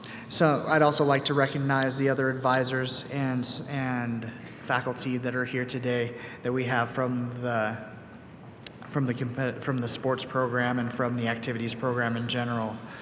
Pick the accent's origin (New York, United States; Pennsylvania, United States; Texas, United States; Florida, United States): Texas, United States; San Antonio; I'm from San Antonio, Texas. I'm a junior